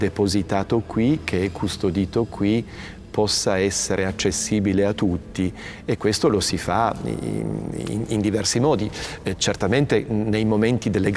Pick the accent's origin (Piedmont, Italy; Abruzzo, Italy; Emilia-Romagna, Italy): Piedmont, Italy; Turin; per me, che oltretutto sono di Torino, che ho partecipato a delle ostensioni da pellegrino come tutti gli altri. Ero bambino